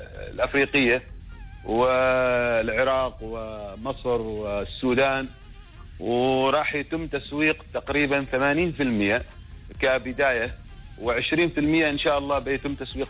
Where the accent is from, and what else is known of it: Oman